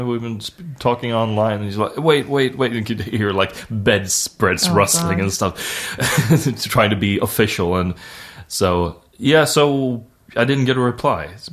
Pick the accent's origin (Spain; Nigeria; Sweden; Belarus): Sweden; accent: Swedish; But I don't get an offer to do the show that is shooting one block away for people with my actual Swedish accent.